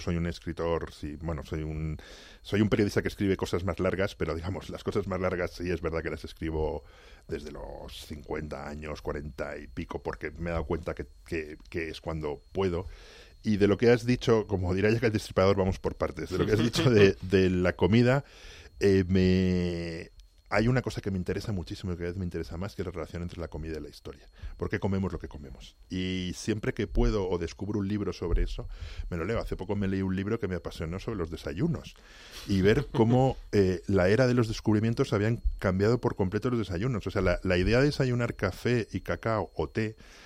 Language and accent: Spanish; Segovia, Castile and León, Spain; esto es como el café de mi pueblo de Segovia